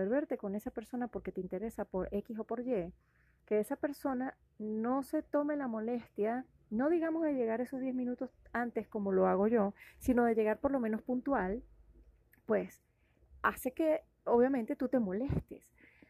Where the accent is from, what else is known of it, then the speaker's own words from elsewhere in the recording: Caracas, Capital District, Venezuela; Yo soy caraqueña, soy venezolana